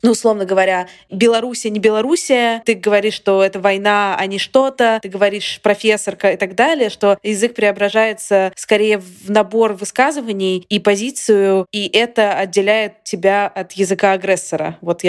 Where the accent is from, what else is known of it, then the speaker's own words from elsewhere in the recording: Russia; first language Russian; moved away; Я родилась в России, но я 10 лет в России не живу. И выросла я в России, и русский мой родной язык, единственный родной язык.